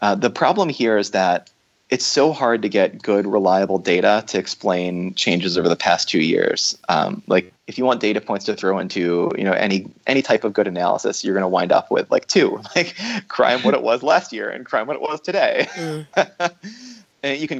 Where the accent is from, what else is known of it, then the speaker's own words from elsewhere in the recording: Georgia, United States; like my home state of Georgia.